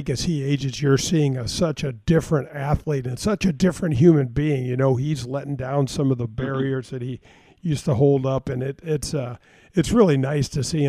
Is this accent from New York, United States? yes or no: no; Missouri, United States; I grew up in North County and I grew up as a caddy